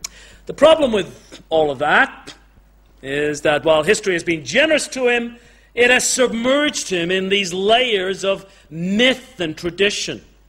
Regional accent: England, United Kingdom; also born or lived in Canada; I grew up here in England, born in the Midlands, and before we went to Canada, I would remember December the 26th of St. Stephen's Day.

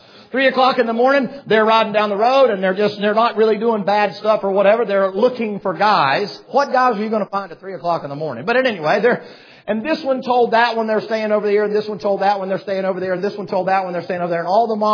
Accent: Tennessee, United States; You know, I came from Tennessee, so God help you, it's a tobacco country.

